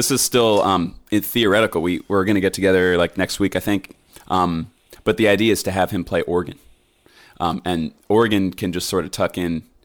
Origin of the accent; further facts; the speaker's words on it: Brookline, Massachusetts, United States; I'm from Brookline, Massachusetts.